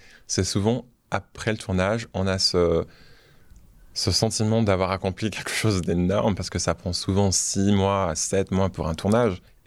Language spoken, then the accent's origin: French; Tahiti, French Polynesia; Alors, comme je le disais, j'ai grandi à Tahiti.